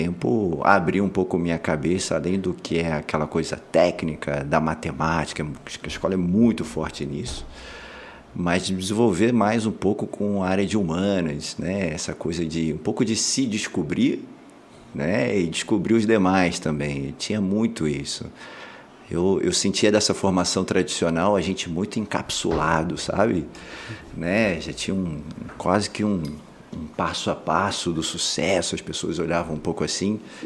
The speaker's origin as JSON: {"language": "Portuguese", "region": "Rio de Janeiro", "country": "Brazil", "tie": "born or raised there", "said": "Eu sou carioca, né? Passei grande parte da minha adolescência no subúrbio do Rio, né, no Meier"}